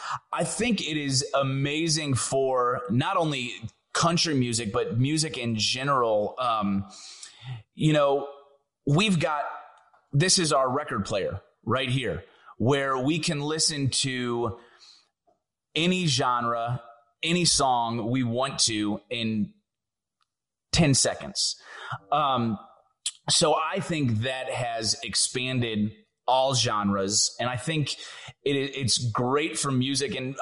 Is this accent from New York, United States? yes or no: no; St. Louis, Missouri, United States; growing up in St. Louis, we had a little bit more asphalt than we had dirt roads, like some artists in country music.